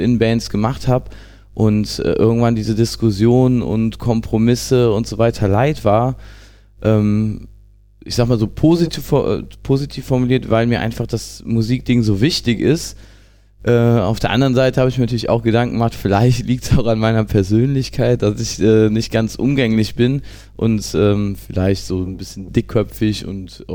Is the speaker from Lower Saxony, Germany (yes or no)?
no; North Rhine-Westphalia, Germany; born there; Also ich habe damals im Dorf, wo ich bei Jülich, wo ich geboren bin, da habe ich halt mal einen Schlagzeuger gesehen